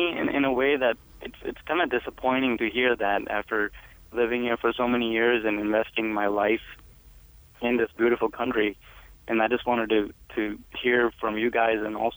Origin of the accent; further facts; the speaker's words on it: Pakistan; now in United States; my wife, who's from India, and she's Hindu, and I'm Muslim, and I'm from Pakistan.